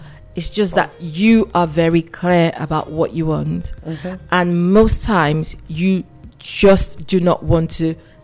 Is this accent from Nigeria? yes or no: yes; Nigeria; now in Manchester, United Kingdom; Being a Nigerian, whether here in Manchester or in the general diaspora